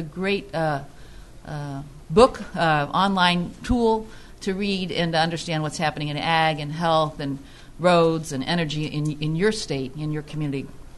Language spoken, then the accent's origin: English; Nebraska, United States; And I'm from a red state. I'm from Nebraska.